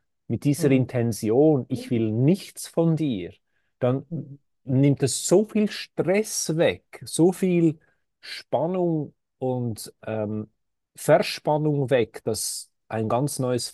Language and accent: German; Switzerland; Wenn ich hier zum Beispiel mich als Schweizer Mann anschaue